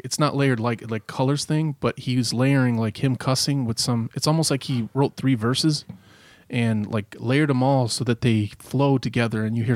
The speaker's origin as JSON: {"language": "English", "town": "Maryville", "country": "United States", "tie": "born or raised there", "said": "You know, I grew up in Maryville."}